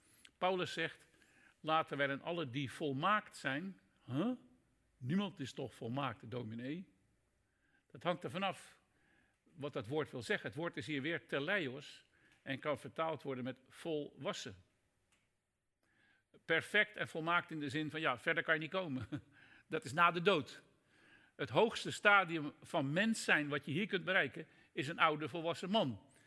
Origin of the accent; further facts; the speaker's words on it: Haarlem, North Holland, Netherlands; Ik kom zelf uit Haarlem